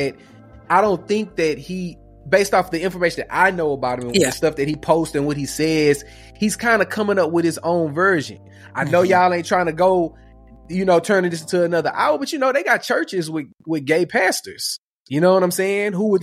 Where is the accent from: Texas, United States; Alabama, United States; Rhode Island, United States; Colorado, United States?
Texas, United States; Houston; And I'm from Houston, and I had … posters all over my wall